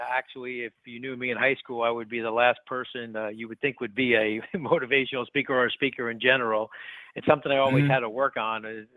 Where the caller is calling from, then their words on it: New Jersey, United States; I'm calling from Jersey, so that's sort of international.